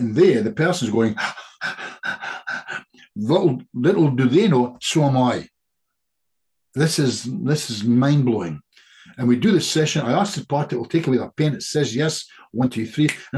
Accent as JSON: {"language": "English", "country": "United Kingdom", "said": "I'm British."}